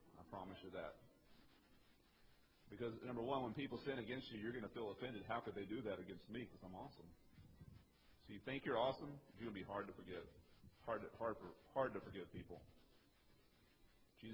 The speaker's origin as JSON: {"language": "English", "region": "Texas", "country": "United States", "tie": "born or raised there", "said": "I grew up in East Texas with rivers that didn't flow."}